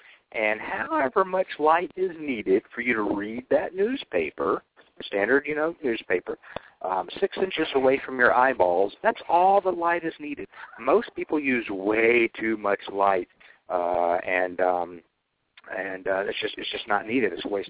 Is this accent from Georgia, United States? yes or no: yes; Atlanta, Georgia, United States; also born or lived in Boulder; I'm a Georgia boy, born and raised in Atlanta. 3 years ago, my son was born. We moved to a home we bought down in South Georgia